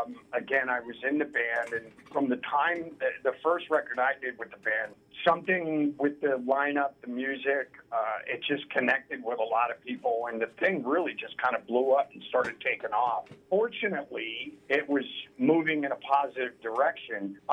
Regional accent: Philadelphia, Pennsylvania, United States; moved away as an adult; now in Los Angeles, United States; I grew up all through Philly. I was born in South Philadelphia, moved to North Philadelphia. I lived in Kensington. I lived in Bucks County.

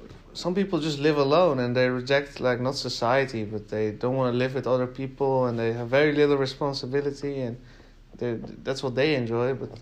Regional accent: Netherlands; I know Islam, Christianity, and Judaism mostly. And some atheist thoughts because I was raised in the Netherlands.

